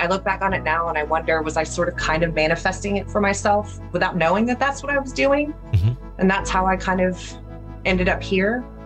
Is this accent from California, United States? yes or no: no; Atlanta, Georgia, United States; I grew up in Atlanta, so my parents and I, other kids in the family, had gone to dinner at this Mexican place.